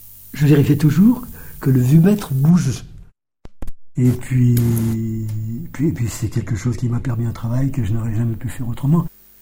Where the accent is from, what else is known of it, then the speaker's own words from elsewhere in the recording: Auvergne-Rhône-Alpes, France; je suis originaire des monts du Forêt, d'un tout petit village qui est même rameau, ce qui explique que je suis allé à l'école primaire jusqu'à 14 ans.